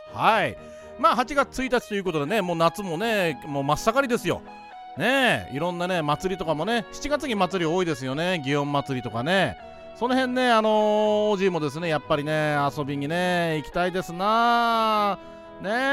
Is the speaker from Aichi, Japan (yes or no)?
no; Ibaraki, Japan; accent: Ibaraki; 蚊がは、なまってるな、茨城だな、おいら。